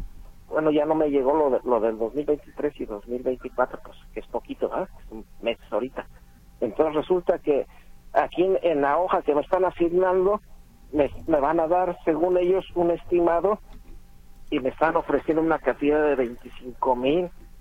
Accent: Mexico City, Mexico; yo soy de la Ciudad de México

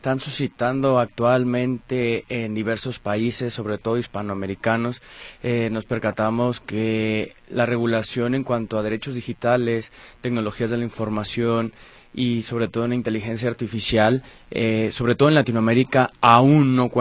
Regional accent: Jalisco, Mexico; now in Spain; me siento muy contento y muy feliz de estar aquí en mi tierra, ya a vísperas del Mundial.

